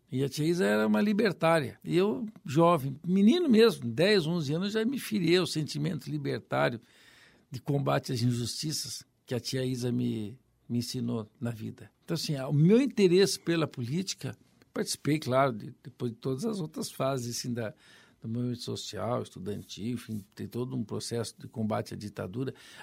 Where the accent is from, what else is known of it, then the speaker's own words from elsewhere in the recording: Londrina, Paraná, Brazil; A minha infância, ela foi vivida em Londrina. Eu nasci na rua Belém, que fica próxima ali da Vila Casoni. Quem é londrinense sabe, né? Eu morava no lado de baixo da linha. Estudei no grupo escolar Benjamin Constante